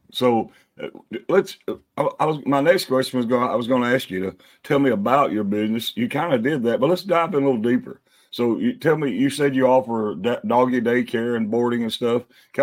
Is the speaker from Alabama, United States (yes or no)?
yes; Huntsville, Alabama, United States; I was telling Sarah before we went on air that it's my hometown, Huntsville is, and I was there recently and I saw your facility right on the side of the Memorial Parkway, which is, you know, the main parkway through Huntsville.